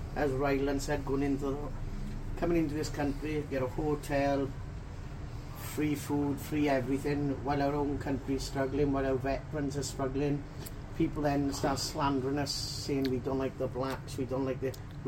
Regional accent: Wales, United Kingdom; I'm British and I'm proud. I'm Welsh. I was born in Wales. I got family that's English.

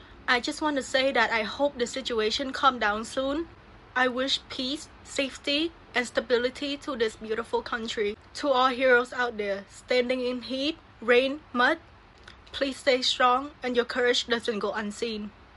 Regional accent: Cambodia; as a foreigner living in Cambodia and was born in Cambodia and growing up in Cambodia my whole life

